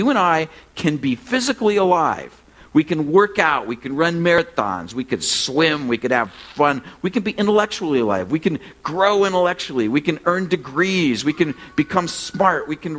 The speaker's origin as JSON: {"language": "English", "region": "California", "country": "United States", "tie": "born there", "said": "I was born in California, so I come by this naturally, okay?"}